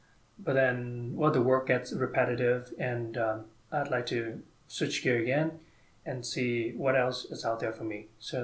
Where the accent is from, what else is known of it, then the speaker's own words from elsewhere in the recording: Vietnam; English is a second language; I was a finance major. I'm from Vietnam. Was a finance major in college.